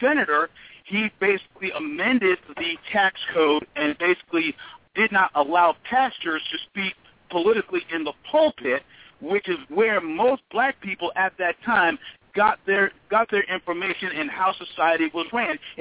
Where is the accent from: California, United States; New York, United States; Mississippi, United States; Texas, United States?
California, United States; San Francisco; I'm from San Francisco.